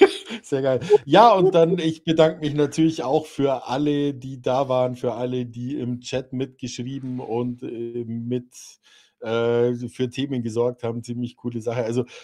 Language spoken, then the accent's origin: German; Baden-Württemberg, Germany; ich bin aus dem Allgäu, nicht aus Bayern.